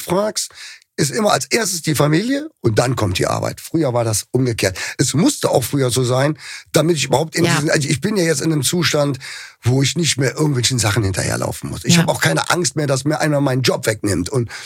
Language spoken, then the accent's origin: German; Cologne, North Rhine-Westphalia, Germany; da haben wir ja noch ein Privileg als Kölner. Es liegt wiederum an dieser Stadt.